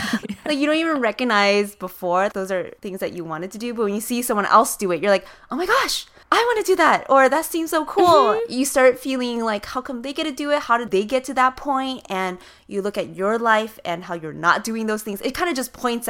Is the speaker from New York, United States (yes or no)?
yes; New York, United States; I am a New Yorker and you're coming into yes. my city?